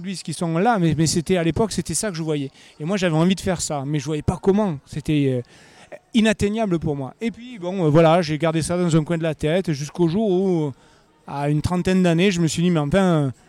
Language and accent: French; Alès, Occitanie, France; now in Brignoles, France; Alors moi je viens de Brignoles dans le Var, en fait j'habite à Brignoles dans le Var depuis 20 ans maintenant. Je suis originaire de Alès dans le Gard, je suis né à Alès.